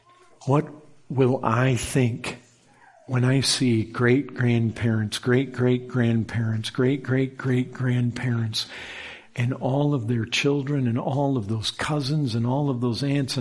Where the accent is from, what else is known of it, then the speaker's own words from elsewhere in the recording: Michigan, United States; But I can remember growing up in Michigan, we'd have these storms come through right before sunset